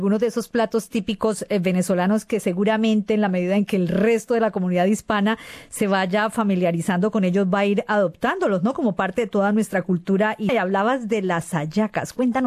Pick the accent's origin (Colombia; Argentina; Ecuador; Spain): Colombia; yo ya lo digo como colombiana